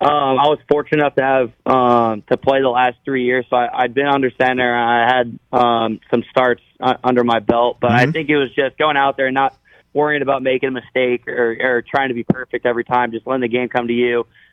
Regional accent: Iowa, United States

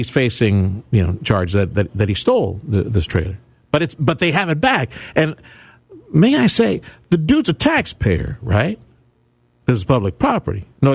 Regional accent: Texas, United States; from South Texas.

